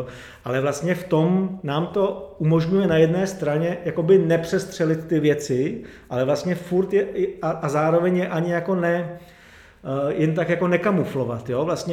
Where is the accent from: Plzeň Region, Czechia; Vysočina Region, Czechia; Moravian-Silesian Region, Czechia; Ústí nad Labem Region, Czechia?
Vysočina Region, Czechia; Jihlava; tím, že já jsem Jihlavák a v Jihlavě jsem přítomen stále